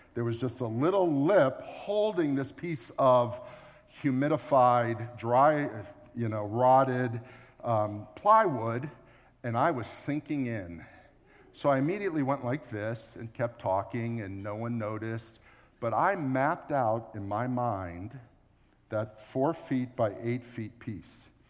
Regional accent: Boca Raton, Florida, United States; Years ago, when I was young, I grew up in Boca, so I grew up in Disney World.

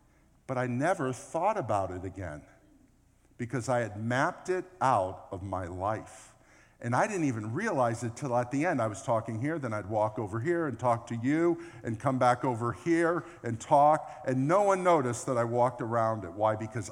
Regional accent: Boca Raton, Florida, United States; Years ago, when I was young, I grew up in Boca, so I grew up in Disney World.

